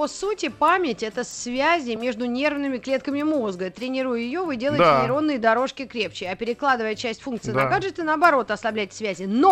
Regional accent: Moscow, Russia; Во-первых, если вот я москвич тут родился, и я знаю очень много троп еще с каких лет.

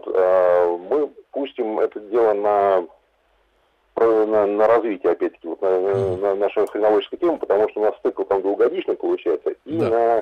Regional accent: Moscow, Russia; мы не совсем ясногорцы, даже совсем не ясногорцы, мы москвичи. Вот. С землями в Ясногорске.

